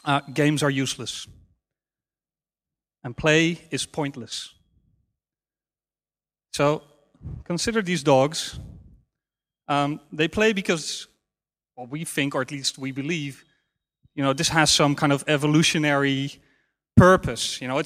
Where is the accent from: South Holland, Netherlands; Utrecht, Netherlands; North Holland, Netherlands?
Utrecht, Netherlands; English is a second language; a project I was planning to do in a problematic neighborhood in my hometown, Utrecht.